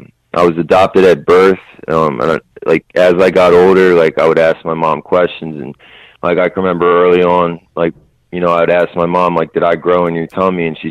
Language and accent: English; Upper Darby, Pennsylvania, United States; I grew up like right outside of Philadelphia in Delaware County, like Upper Darby.